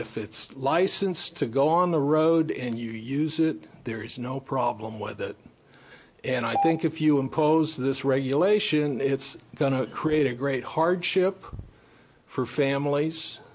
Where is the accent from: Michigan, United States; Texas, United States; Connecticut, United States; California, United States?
California, United States; Santa Barbara; now in Coronado, United States; I bought my house on Coronado in the year 2000. I grew up in Santa Barbara